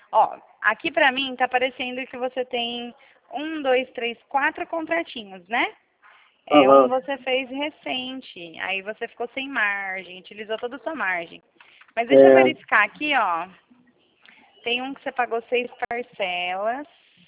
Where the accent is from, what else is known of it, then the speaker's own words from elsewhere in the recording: Rio Claro, São Paulo, Brazil; Eu sou de São Paulo, do interior.